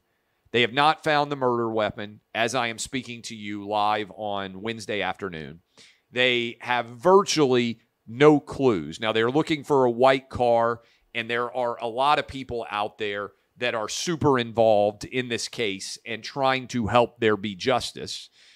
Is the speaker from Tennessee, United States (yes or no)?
yes; Tennessee, United States; presidential approval rating low in my home state of Tennessee